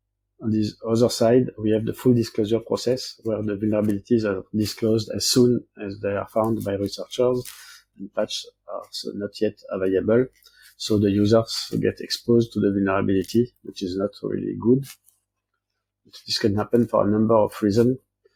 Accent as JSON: {"language": "English", "town": "Toulouse", "region": "Occitania", "country": "France", "second_language": "English", "said": "from Toulouse in France."}